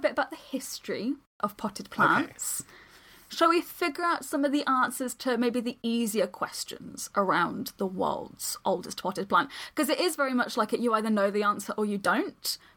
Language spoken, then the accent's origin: English; United Kingdom; like we do with everything else because we're British